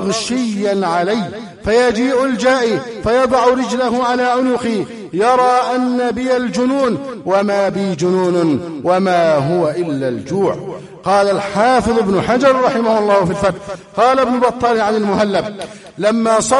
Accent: Egypt; اللهم احفظ بلدنا مصر

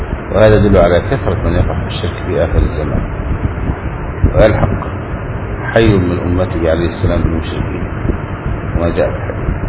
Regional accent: Egypt; وعندنا في مصر موجود.

